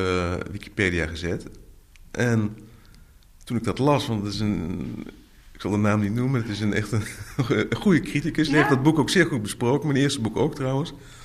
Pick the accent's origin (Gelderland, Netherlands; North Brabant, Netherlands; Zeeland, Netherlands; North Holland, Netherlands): Gelderland, Netherlands; Arnhem; born there; Ik ben in Arnhem geboren en mijn familie van moederskant, dat zijn Amsterdammers.